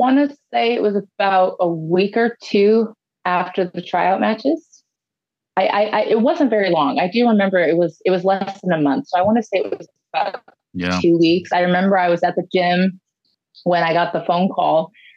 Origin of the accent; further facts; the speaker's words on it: Ohio, United States; wrestle in my home state of Ohio against Britt Baker, which was really cool because my parents were in the audience.